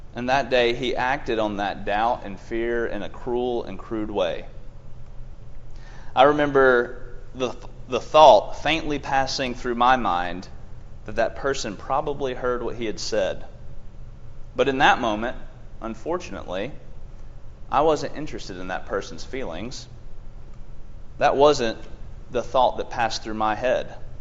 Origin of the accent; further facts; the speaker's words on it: Smithville, Tennessee, United States; Y'all remember, of course, that I'm from Smithville.